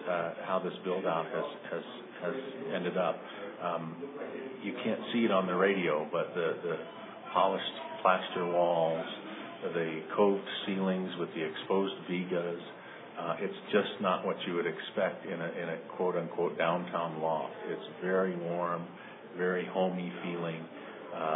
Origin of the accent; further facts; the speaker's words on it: Albuquerque, New Mexico, United States; now in Santa Fe, United States; I've lived here since the early 80s, actually. I was born and raised in Albuquerque, so I visited here all my life, pretty much.